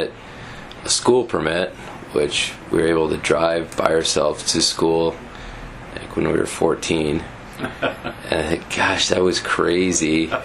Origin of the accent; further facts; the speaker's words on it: Farley, United States; You know, growing up in Farley, got to go right up the street, a couple blocks away to the middle school there